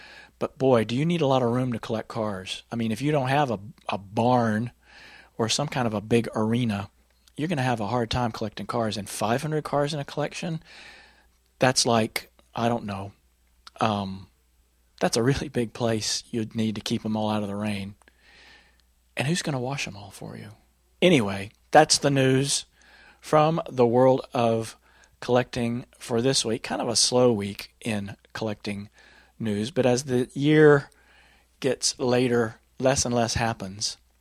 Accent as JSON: {"language": "English", "region": "Texas", "country": "United States", "said": "Lastly, from right here in my home state of Texas"}